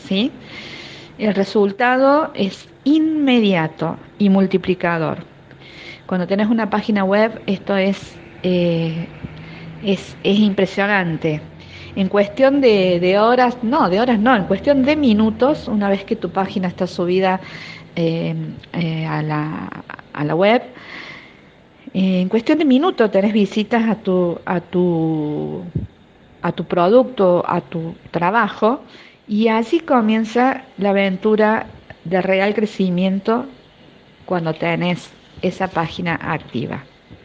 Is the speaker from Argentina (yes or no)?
yes; Córdoba, Argentina; soy de Córdoba Capital, Argentina